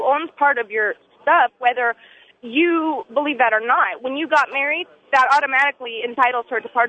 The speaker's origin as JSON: {"language": "English", "town": "Napa", "region": "California", "country": "United States", "said": "I'm from Napa, California. I live in San Diego."}